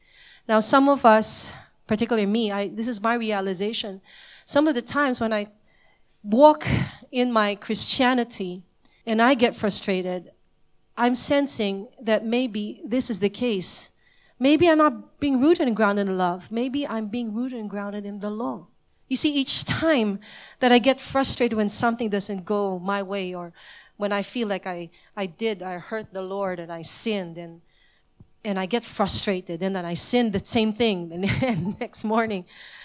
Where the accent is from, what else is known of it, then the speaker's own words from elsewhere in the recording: Singapore; Now, I come from Singapore, and this is every consumer's demand.